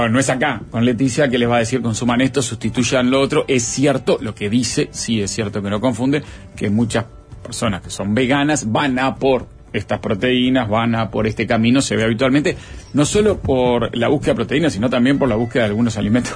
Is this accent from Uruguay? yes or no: yes; Uruguay; Acá, como uruguayo.